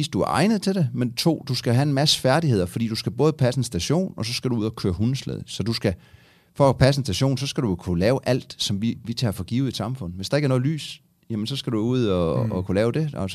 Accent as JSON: {"language": "Danish", "region": "Region of Southern Denmark", "country": "Denmark", "tie": "born or raised there", "said": "jeg kommer fra en gård på Fyn, hvor jeg er opvokset. Typisk landbrug fra de der tider, som starter småt og vokser op, hvor jeg har haft en fri barndom"}